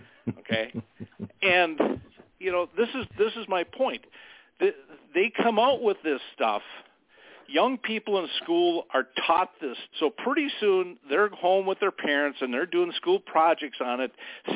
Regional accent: Midwest, United States; I'm come from the Midwest, so I know a little bit about farming.

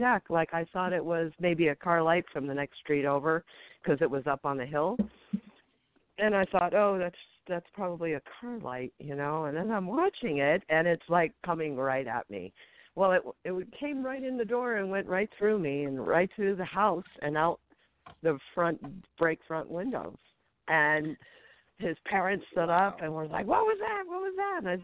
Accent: Montana, United States

